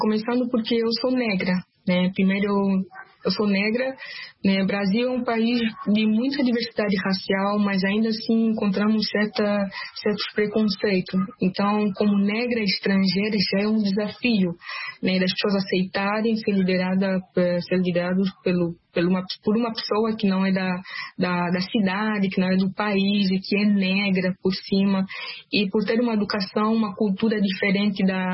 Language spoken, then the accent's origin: Portuguese; Cabinda, Angola; now in Brazil; Eu sou angolana, sou da província de Cabinda, cresci lá, nasci lá. Depois do meu ensino médio, eu estava pensando em morar fora do país.